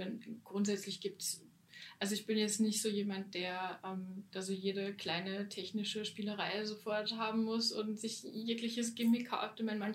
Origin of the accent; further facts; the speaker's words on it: Germany; moved away as an adult; now in Linz, Austria; dass ich nach Linz gekommen bin, also ich bin eigentlich aus Deutschland und ich habe zur Schulzeit meinen Freund kennengelernt, der halt Linzer ist und da war es dann so ein bisschen klar, okay, zum Studium komme ich dann her.